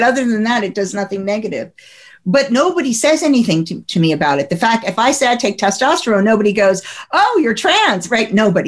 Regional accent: New Jersey, United States; I come from New Jersey. I can shout, yo, get away with it.

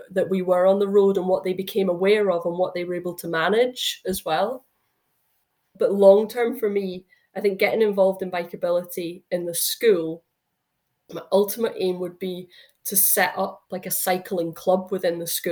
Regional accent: Scotland, United Kingdom; living in the country, your bike, you have to be able to ride a bike. So I grew up in the Highlands.

